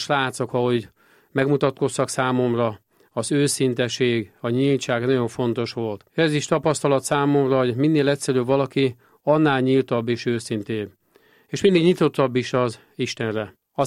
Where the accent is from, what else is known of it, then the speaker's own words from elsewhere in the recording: Tököl, Pest, Hungary; Tökörről származom, Csepel-sziget közepéről, ez egy horvát nemzetiségű falu volt.